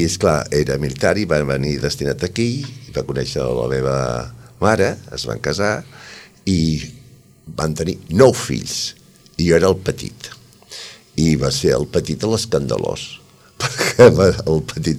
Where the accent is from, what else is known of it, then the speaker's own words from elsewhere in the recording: Barcelona, Catalonia, Spain; born there; jo sóc català, nascut a Barcelona, però la meva mare era catalana, però el meu pare era basc.